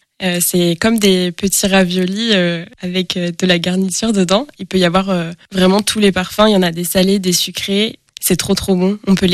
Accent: France; Bah, en fait, je suis française

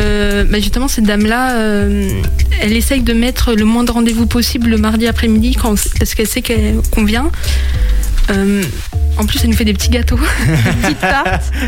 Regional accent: Angers, Pays de la Loire, France; Du coup, j'étais sur Laval. Mais je suis née et j'ai grandi à Angers.

